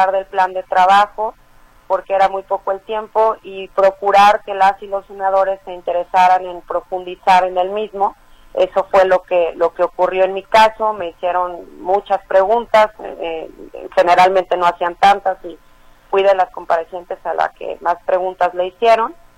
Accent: Jalisco, Mexico; Yo soy la de Jalisco, soy la externa, soy la que poco se conoce en Ciudad de México

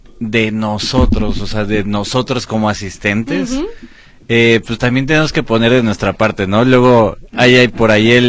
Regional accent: Mexico; Como buenos mexicanos dejamos todo para el último

